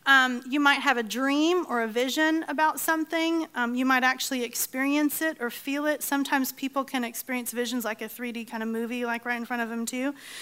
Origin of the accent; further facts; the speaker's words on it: Australia; I'm from Australia